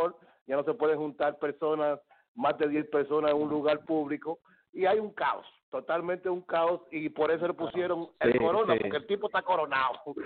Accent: Dominican Republic; Yo soy dominicano y no saludo a la gente de mi país

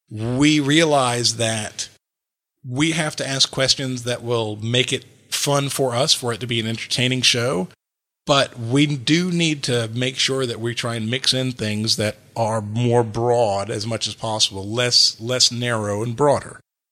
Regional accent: Wales, United Kingdom; I would love to take you around my home country, that is Wales, paradise on earth, of which you were unaware.

